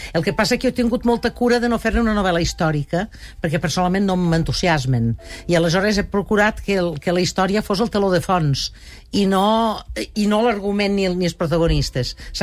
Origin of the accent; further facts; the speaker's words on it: Valencian Community, Spain; a veure, jo soc valenciana